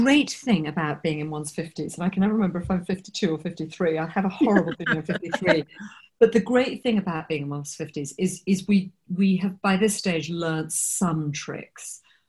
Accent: England, United Kingdom; also born or lived in island; I grew up in the English countryside. I then lived only part, very small part of my life in cities. I'm not a city person at all. And then for 25 years on an island.

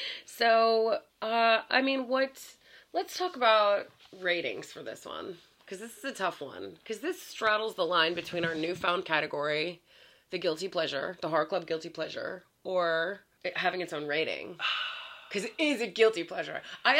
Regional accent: United States; And as an American, it has been very interesting to see this.

